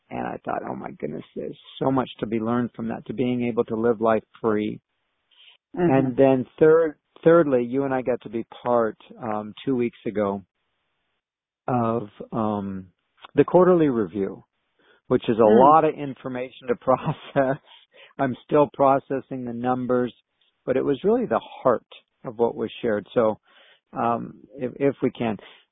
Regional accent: Oregon, United States; also born or lived in Texas; people in Texas, they thought I was from British Columbia because I knew how to say certain words a certain way, and they always assumed I was from Vancouver or Victoria or, Kelowna, and I thought, okay, if that makes you feel better. I wasn't as proud of Oregon back then.

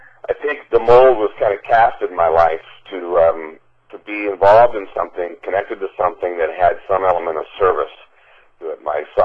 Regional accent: Alaska, United States; born there; I was born in Alaska. My mom and dad were missionaries

